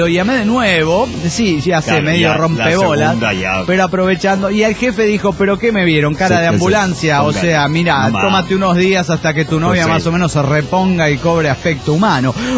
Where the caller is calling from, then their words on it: Neuquén, Argentina; de Neuquén, Argentina.